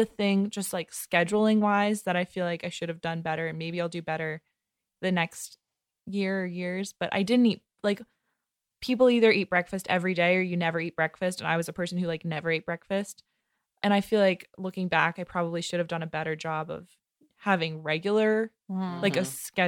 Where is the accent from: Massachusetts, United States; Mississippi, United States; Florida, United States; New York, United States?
New York, United States; yeah, I'm from New York. Well, yeah, you've grown up with 130 kids from kindergarten to 12th grade who all that's a given for